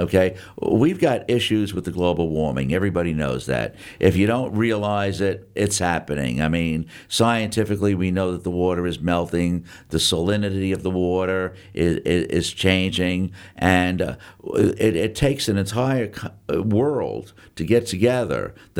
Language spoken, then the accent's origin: English; New York City, New York, United States; I'm from the Bronx, you know, and I was born in the 50s, in the early 50s, and, you know, the Bronx was certainly a beautiful place